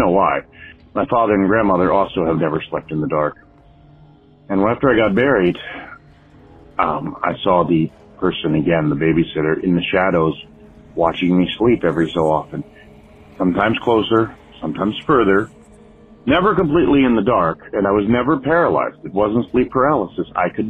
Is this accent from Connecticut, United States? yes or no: yes; Connecticut, United States; now in Sioux Falls, United States; in Sioux Falls, South Dakota, but I grew up in Connecticut